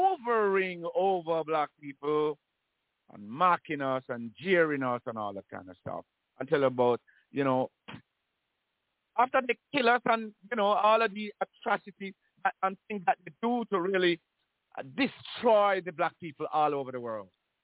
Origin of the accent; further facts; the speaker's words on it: Jamaica; moved away as an adult; I mean, in my growing up in Jamaica for like 27 years